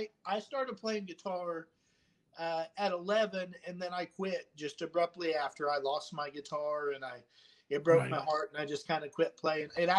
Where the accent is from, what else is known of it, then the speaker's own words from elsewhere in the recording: Crane, United States; And then, growing up in Crane, there weren't very many musicians, especially not rock musicians.